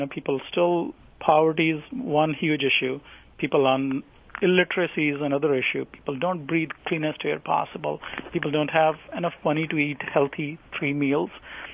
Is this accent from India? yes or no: yes; India; now in United States; I come originally from India, and I moved to U.S. I did my research here